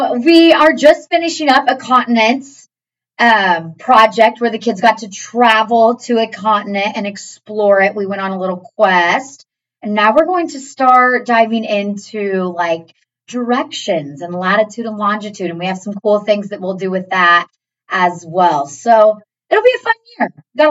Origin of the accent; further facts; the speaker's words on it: Newton, United States; I grew up in the same place that you did, Mr. Beals, and actually many of our staff members. I grew up in Newton.